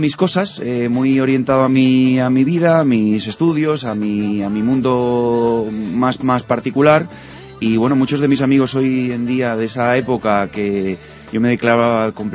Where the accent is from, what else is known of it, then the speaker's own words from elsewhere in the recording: Granada, Andalusia, Spain; also born or lived in Cantabria; Sí, sí, yo soy de Granada